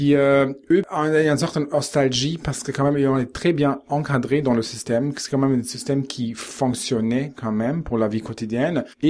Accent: West Germany, Germany; Moi, personnellement, pour moi, il n'y a pas de nostalgie parce que je viens de l'Ouest

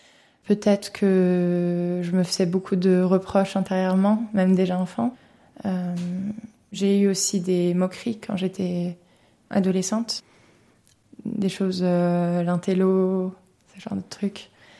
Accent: Brittany, France; now in Geneva, Switzerland; j'ai 26 ans. J'habite à Genève depuis 4 ans et d'origine, je suis bretonne.

